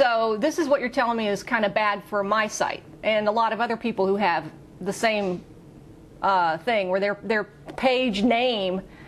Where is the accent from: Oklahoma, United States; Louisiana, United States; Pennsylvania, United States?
Louisiana, United States; I know you say Toussaint, but I'm from Louisiana, and Toussaint is very French